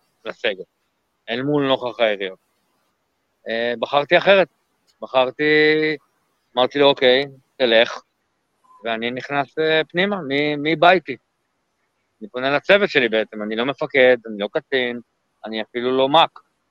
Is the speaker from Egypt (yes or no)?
yes; South Sinai, Egypt; also born or lived in Israel; גיל 2-4, בעצם אני מתחיל להיחשף לערבית בכלל, אני גדל בחוף עם ילדים בדואים, אני לא הייתי בשום גן, גדלתי בחוף.